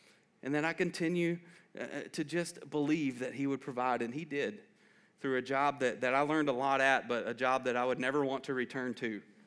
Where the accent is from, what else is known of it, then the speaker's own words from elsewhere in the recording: Lebanon, Tennessee, United States; And I'm from Lebanon, been here my entire life. She's from Mount Juliet. So we've been in the Middle Tennessee area our entire life.